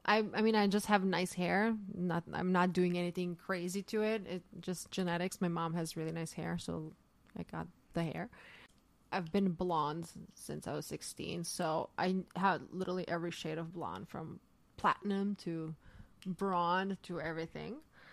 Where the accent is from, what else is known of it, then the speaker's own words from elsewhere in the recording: Zagreb, City of Zagreb, Croatia; English is a second language; I was raised in a city called Zagreb.